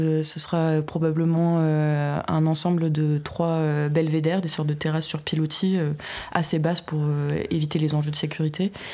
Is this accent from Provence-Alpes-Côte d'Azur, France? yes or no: yes; Marseille, Provence-Alpes-Côte d'Azur, France; Moi, j'ai pas l'habitude, je viens de Marseille.